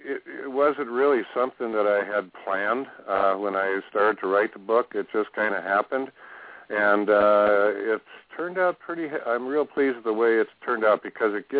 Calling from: Callahan, California, United States; Just outside the little town of Callahan, population 52. It's up near the Oregon border, west of Mount Shasta.

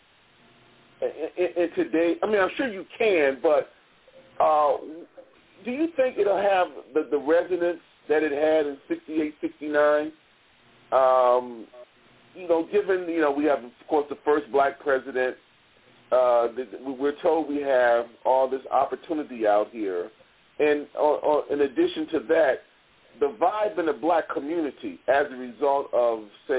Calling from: Maryland, United States; Well, I'm calling from Maryland, outside of D.C.

